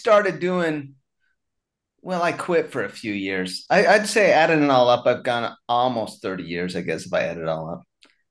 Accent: Utah, United States; now in Germany; I'm not from Sweden. I'm from Utah originally.

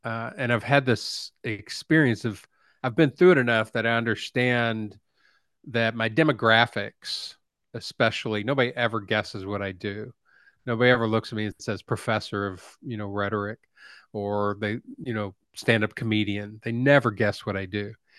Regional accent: United States; And it never occurred to me that I was dysregulating this 80% of this audience just by being an American.

